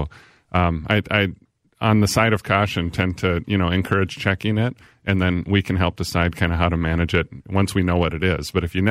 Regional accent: Little Falls, United States; I'm from Little Falls, yeah

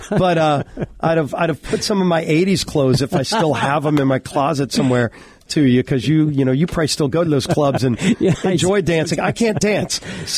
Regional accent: New Orleans, Louisiana, United States; Yeah, we're from New Orleans. We share food.

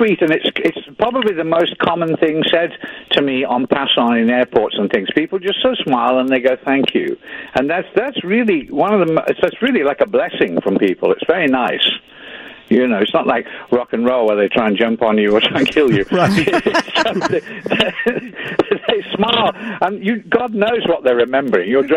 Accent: England, United Kingdom; I'm an English person, you know.

